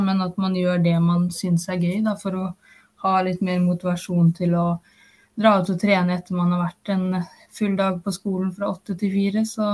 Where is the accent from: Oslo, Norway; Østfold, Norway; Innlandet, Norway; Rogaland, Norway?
Østfold, Norway; Moss; Men jeg er jo fra Moss, og det er jo nabokommunen